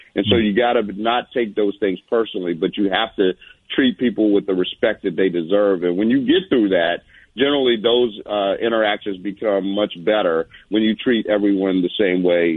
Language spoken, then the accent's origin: English; the South, United States; I grew up in the South